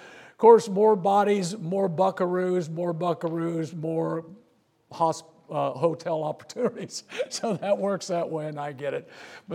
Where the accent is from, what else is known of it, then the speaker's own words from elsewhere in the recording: Muncie, Indiana, United States; now in South Carolina, United States; I grew up around Muncie, Indiana. Hoosier Hick, homebred folks. I know how to communicate to you people.